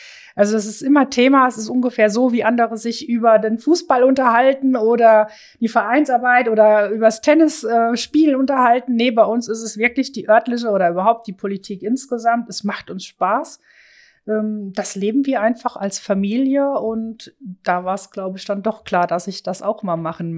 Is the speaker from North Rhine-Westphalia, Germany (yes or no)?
no; Meisenheim, Rhineland-Palatinate, Germany; born there; Also geboren bin ich in Meisenheim, in der Nachbarverbandsgemeinde, zur Schule gegangen in Lauterecken